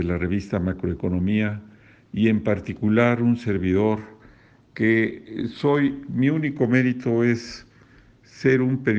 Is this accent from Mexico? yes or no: yes; Mexico; somos uno solo, todos somos mexicanos